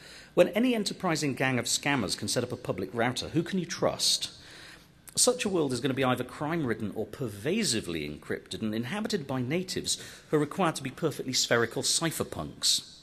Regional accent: United Kingdom; I'm British, and I'm carrying an iPhone today that has an IQ of about 70.

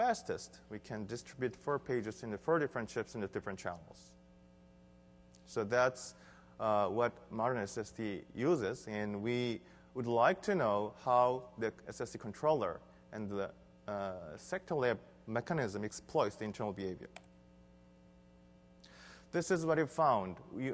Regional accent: Seoul, South Korea; English is a second language; I'm from Seoul, Korea.

